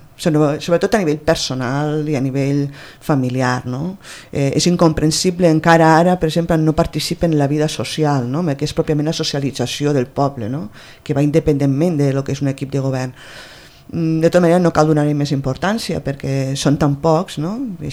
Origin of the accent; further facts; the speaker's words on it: Pradell, Catalonia, Spain; el meu poble ha recuperat l'ànima, que no l'havia perdut, no?